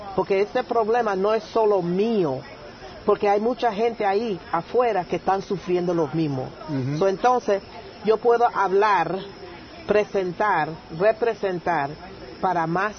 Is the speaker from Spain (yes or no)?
no; Panama; now in United States; cuando me criaron ahí en Panamá, cuando vinimos para acá a Rhode Island